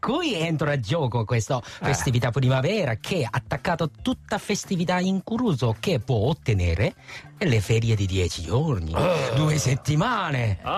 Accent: Japan; Io sono giapponese, ci scusiamo profondamente.

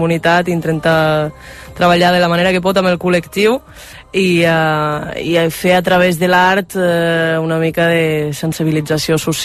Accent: Betren, Catalonia, Spain; also born or lived in Viella; now in Bausen, Spain; Jo vaig néixer a Viella, perquè és on hi ha l'hospital de Viella, però m'he criat a Betren, que és un poble que està al costat de Viella.

